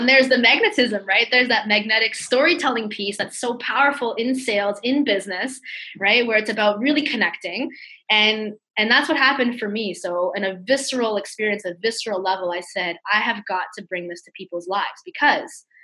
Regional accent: Burlington, Ontario, Canada; I'm like, I'm from Burlington, which is 2 hours that away, right?

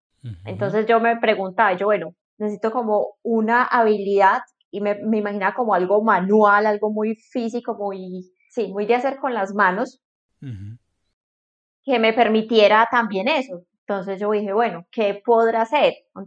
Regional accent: Medellín, Antioquia, Colombia; now in Cartagena, Colombia; Soy de Medellín y actualmente vivo en Cartagena.

